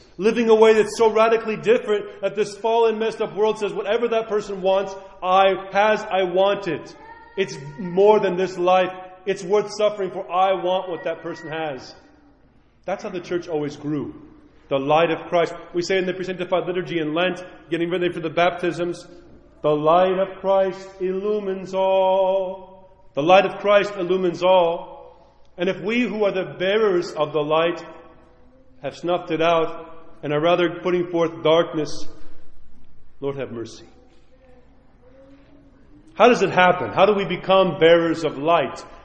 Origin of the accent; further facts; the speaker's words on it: New York, United States; I'm from New York.